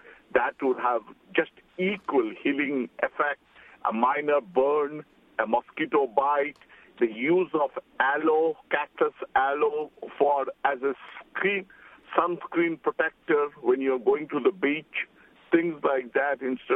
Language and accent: English; India; now in United States; I grew up in India